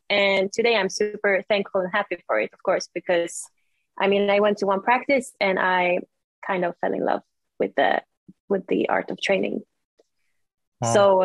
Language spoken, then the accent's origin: English; Sweden; English is a second language; I'm from Sweden. I'm a calisthenics athlete. I work with social media and also personal training, both online and like here in Stockholm, Sweden.